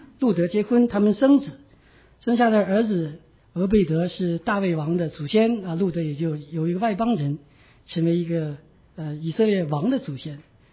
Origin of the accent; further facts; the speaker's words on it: Guangdong, China; also born or lived in Beijing / Miami; now in Toronto, Canada; 那我自己是广东人啊，移民到北京，又移民到迈阿密，最后移民到加拿大，在多伦多。在多伦多我已经16年，那比我出生的地方待的时间很长。